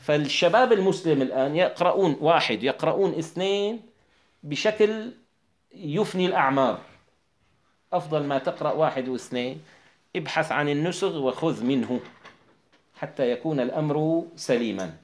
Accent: Syria; مثلا نحن كشعب سوري نرى في مجتمعنا كثيرا من الأشياء الفاسدة المتوارثة

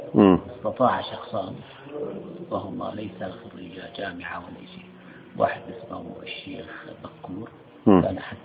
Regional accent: Homs, Homs Governorate, Syria; في عندنا في حمص

